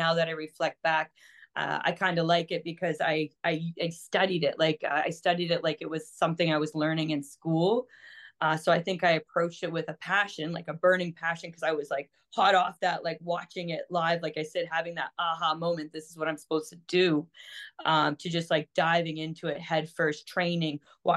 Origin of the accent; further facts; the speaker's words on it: Toronto, Ontario, Canada; we're from Toronto, so it's a great nightlife.